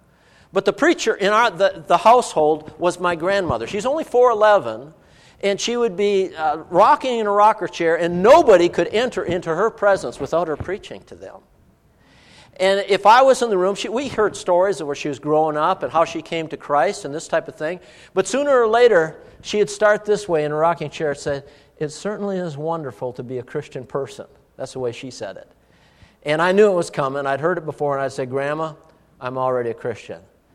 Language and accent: English; Duluth, Minnesota, United States; also born or lived in Iron Range; And then I was raised in Duluth. I was born in the Iron Range, but then we moved to Duluth, and we had a cabin on the Iron Range still.